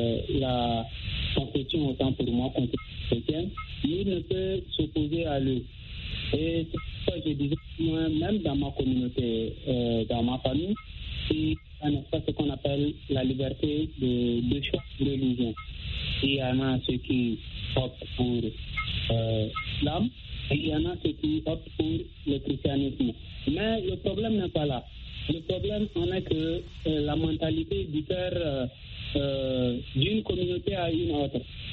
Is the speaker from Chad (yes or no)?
yes; Chad; now in Russia; je suis un tchadien en Russie